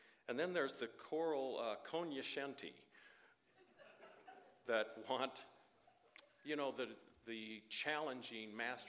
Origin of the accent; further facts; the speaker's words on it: Salt Lake City, Utah, United States; I grew up in the East Mill Creek Second Ward in Salt Lake City, and Jerry was in the First Ward.